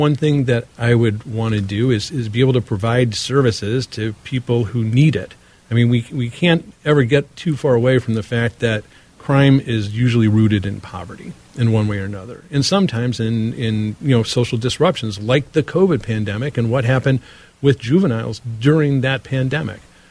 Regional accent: Detroit, Michigan, United States; I'm from Detroit. I was a federal prosecutor in Detroit. My first memory is the disaster there in 1967 when 2,000 buildings were destroyed.

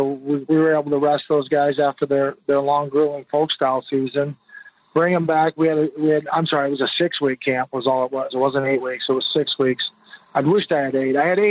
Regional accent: Oregon, United States; We just got back from our first camp, which was out in Oregon in my hometown

